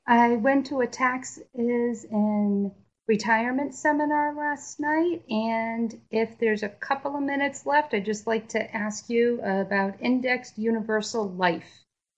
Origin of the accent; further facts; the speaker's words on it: Massachusetts, United States; I'm from Central Mass.